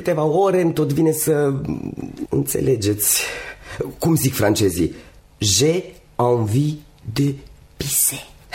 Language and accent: Romanian; Transylvania, Romania; born there; now in Bucharest, Romania; Eu îl iubesc mult, deși nu m-am născut aici. M-am născut în Transilvania.